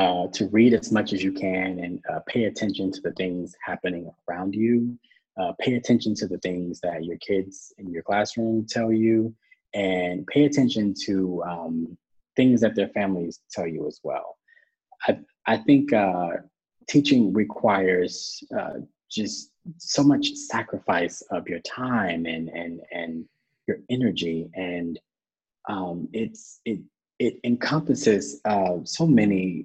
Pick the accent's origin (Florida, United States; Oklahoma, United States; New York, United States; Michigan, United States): Michigan, United States; Flint; I told him I was from Flint, Michigan.